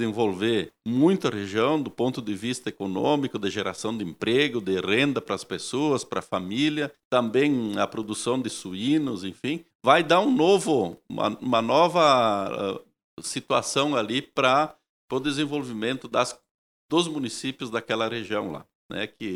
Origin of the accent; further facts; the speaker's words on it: Sananduva, Rio Grande do Sul, Brazil; Nós, sananduvense, porque eu sou de Sananduva, né? Todo mundo sabe disso.